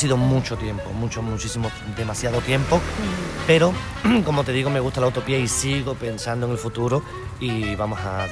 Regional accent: Badajoz, Extremadura, Spain; De Sevilla, decía, digo, no, yo soy de Badajoz, ¿no?

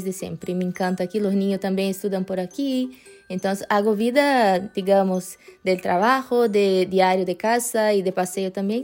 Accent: Brazil; Spanish is a second language; moved away as an adult; now in Badajoz, Spain; soy brasileña, vivo aquí en España, en Casco Antiguo, ya hace 4 años.

